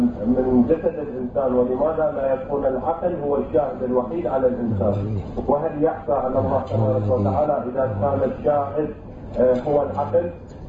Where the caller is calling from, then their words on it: Canada; من كندا سيد الجليل